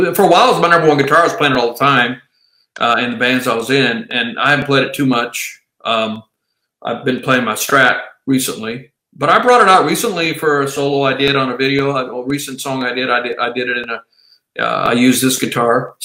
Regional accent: South Dakota, United States; he's from Minnesota, Hibbing, Minnesota, and I'm from South Dakota, so that's the next state over.

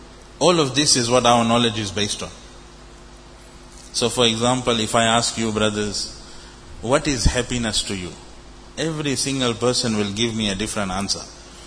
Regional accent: Australia; Because I am from Australia.

